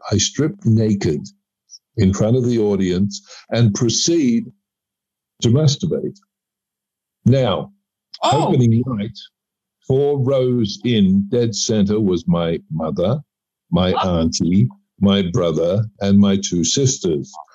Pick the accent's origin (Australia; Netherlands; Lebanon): Australia; Being an Australian, we lived in a country where there wasn't as many people